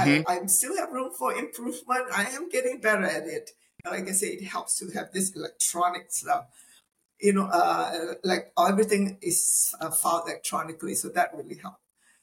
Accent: Malaysia; maybe it's because I came from Malaysia. I don't know why we bargain for everything.

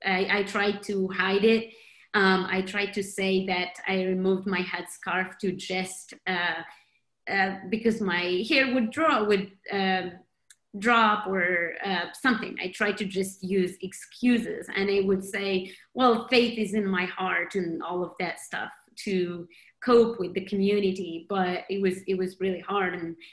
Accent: Morocco; English is a second language; I was born and raised in Morocco. And I was born in the Atlas Mountains, which is a rural area, about 3 to 5 houses, very far from each other.

